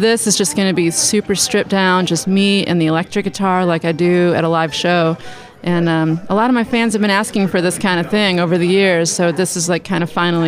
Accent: Detroit, Michigan, United States; also born or lived in Austin / New York City; No, I was born and reared in Detroit, Michigan.

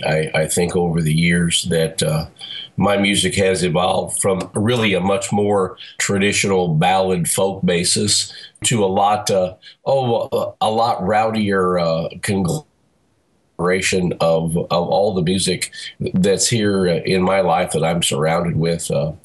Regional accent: Vienna, United States; I spent 31 years as a high school teacher here in my hometown of Vienna, the University of Vienna.

